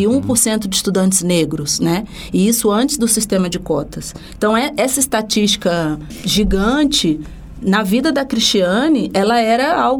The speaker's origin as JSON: {"language": "Portuguese", "region": "Rio de Janeiro", "country": "Brazil", "said": "E eu sou a filha caçula, sou do Rio de Janeiro, de um bairro chamado Coqueiros."}